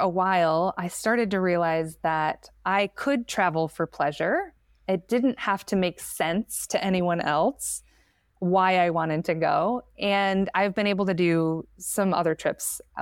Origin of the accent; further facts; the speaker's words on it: United States; now in Spain; I started to learn how spoiled I was as an American